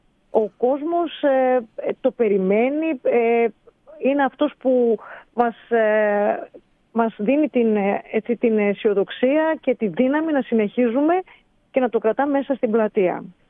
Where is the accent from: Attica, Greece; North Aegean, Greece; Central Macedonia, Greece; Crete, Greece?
Central Macedonia, Greece; Thessaloniki; Εγώ είμαι και από τη Θεσσαλονίκη